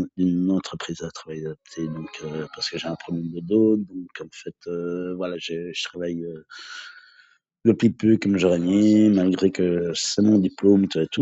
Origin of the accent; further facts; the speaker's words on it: Brussels, Brussels-Capital Region, Belgium; moi je suis de Bruxelles, donc je travaille comme jardinier